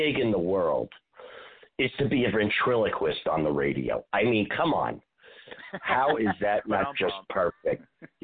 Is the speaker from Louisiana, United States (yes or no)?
no; New Jersey, United States; born there; also born or lived in New York; Well, believe it or not, I was born in New Jersey. And I spent time in New Jersey and I spent time in New York. So I'm kind of a mixed breed.